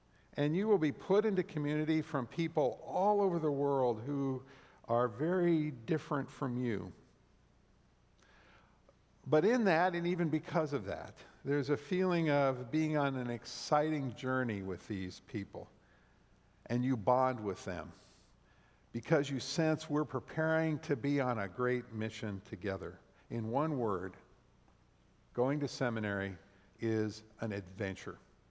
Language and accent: English; Thousand Oaks, California, United States; So I can think of five or six people in the church I grew up in Thousand Oaks, California, who were the reason I finally heard God's voice in my life.